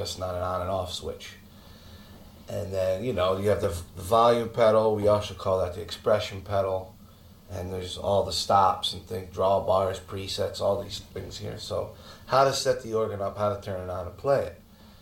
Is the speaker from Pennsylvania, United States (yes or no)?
yes; Philadelphia, Pennsylvania, United States; but there was a teacher in Philly when I was around, I'm from Philadelphia, and when I was around 12 that I started going